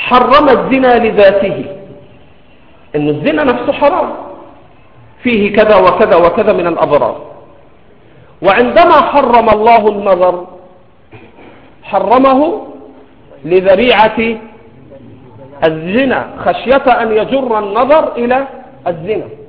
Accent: Egypt; accent: Egyptian; على لهجتنا المصرية عايز فكة

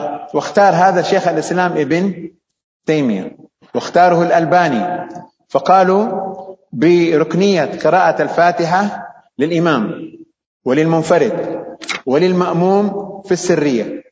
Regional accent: Saudi Arabia; عندنا في السعودية

